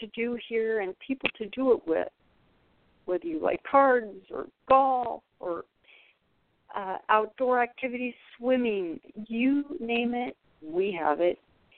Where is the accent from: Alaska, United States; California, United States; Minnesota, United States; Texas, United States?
California, United States; I myself live in a retirement community in Florida. I came here from California approximately 6 months ago